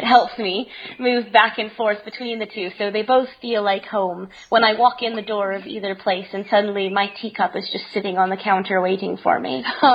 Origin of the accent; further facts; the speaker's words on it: Nashville, Tennessee, United States; also born or lived in England; So I grew up in Nashville, Tennessee. My mum's English, though, so I spent a lot of time in England.